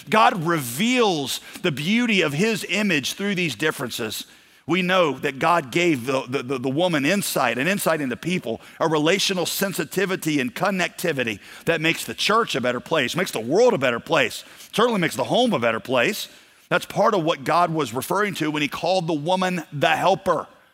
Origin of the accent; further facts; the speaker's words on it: the South, United States; Okay, again, I'm white male from the South, so I'm not hating on anybody, okay?